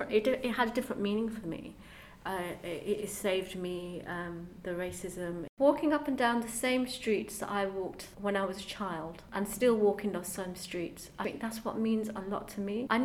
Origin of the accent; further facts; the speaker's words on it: Islington, London, United Kingdom; My experience growing up in Islington has still been pretty amazing.